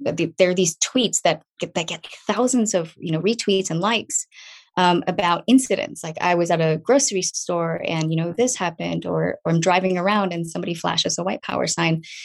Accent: Singapore; growing up in Singapore helped to kind of feed that view

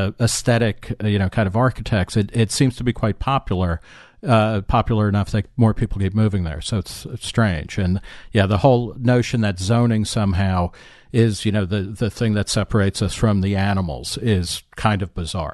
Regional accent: New Jersey, United States; grew up in New Jersey a painful number of years ago, but I can remember even in the 70s where I grew up in Monmouth County by Sandy Hook, which is the first ocean beach.

